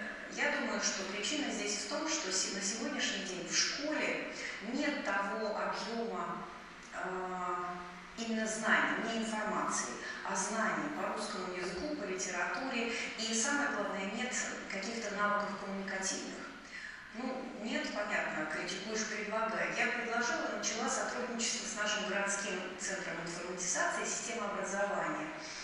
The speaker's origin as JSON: {"language": "Russian", "town": "Novosibirsk", "region": "Novosibirsk Oblast", "country": "Russia", "said": "Я из Новосибирска, из Академгородка"}